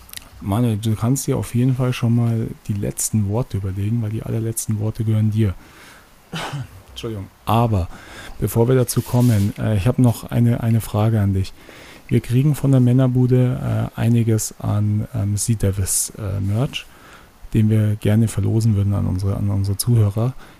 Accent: Hamburg, Germany; born there; Nichtsdestotrotz hätte ich natürlich auch euch den Sieg gegönnt als gebürtiger Hamburger.

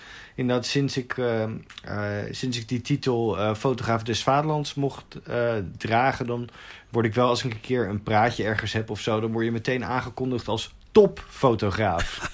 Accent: Zoetermeer, South Holland, Netherlands; moved away as an adult; now in Amsterdam, Netherlands; Ja, ik woon in Amsterdam. Al een jaar of 15, denk ik. Ik kom oorspronkelijk uit Zoetermeer, maar ik ben ooit stage gaan lopen bij het Parool. En dat is, ja, dat is de stadskrant van Amsterdam. Dus toen ben ik eigenlijk hier beland

